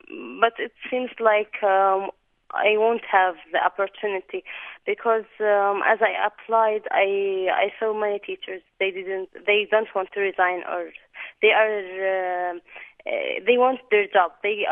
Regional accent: Ramallah, West Bank, Palestine; English is a second language; now in Bethlehem, Palestine; because I'm from Ramallah, as you said before, and I'm living in Bethlehem.

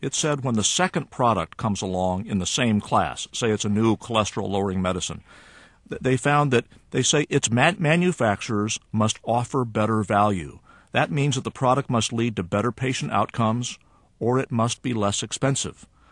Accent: Oregon, United States; A woman in my home state of Oregon, she was diagnosed with breast cancer.

